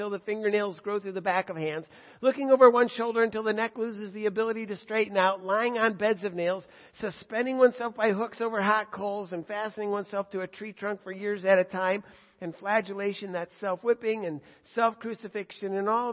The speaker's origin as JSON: {"language": "English", "town": "Chicago", "region": "Illinois", "country": "United States", "tie": "born or raised there", "said": "I grew up in Chicago. We had Loyola University, which is a pretty big deal."}